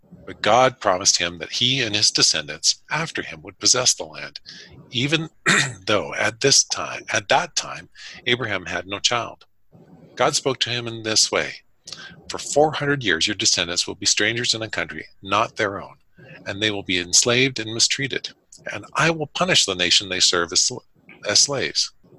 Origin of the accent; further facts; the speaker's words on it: Scotland, United Kingdom; that's because I read it as a Scot, though.